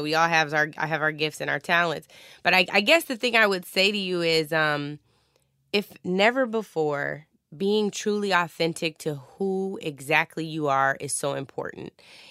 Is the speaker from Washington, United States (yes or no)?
yes; Washington, United States; I have it on right now that says 206. That is the wonderful area code for my hometown, and I feel so, so blessed to have been to have grown up there, and to have the family upbringing that I had